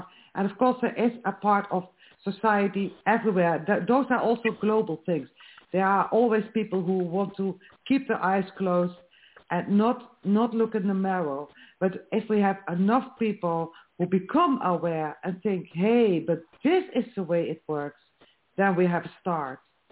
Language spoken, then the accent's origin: English; Netherlands; I am from the Netherlands.